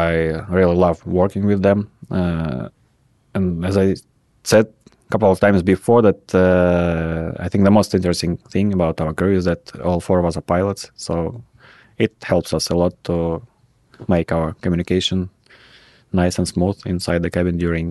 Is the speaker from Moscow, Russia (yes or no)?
no; Kyzyl, Tuva, Russia; born there; English is a second language; also born or lived in Krasnoyarsk; So when I was born in Kyzyl